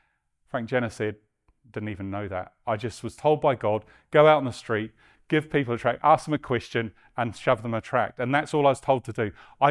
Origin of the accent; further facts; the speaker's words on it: New Zealand; now in Australia; And, you know, as a New Zealander, it's always difficult to say those words. But I can, gracefully, of course. Because I became a Christian in Australia, which is funny.